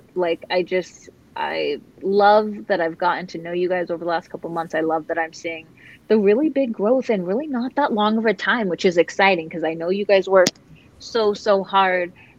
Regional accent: Sandpoint, Idaho, United States; also born or lived in Spokane; now in Florida, United States; so she's from Sandpoint and I'm from Spokane. They're like an hour away from each other. I grew up in Sandpoint my whole life, you know.

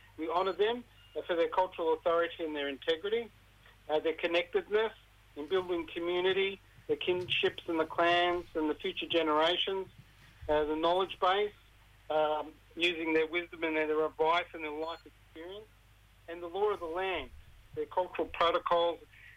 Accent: Melbourne, Victoria, Australia; I'm actually from Melbourne.

